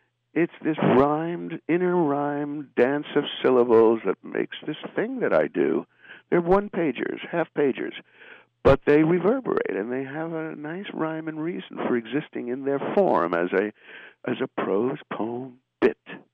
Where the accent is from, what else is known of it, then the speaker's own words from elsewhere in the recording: New York, United States; Well, as a New Yorker, you want to get out of town.